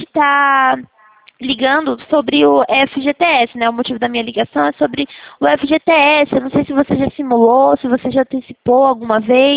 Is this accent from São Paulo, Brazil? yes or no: yes; Araras, São Paulo, Brazil; Eu sou de Araras.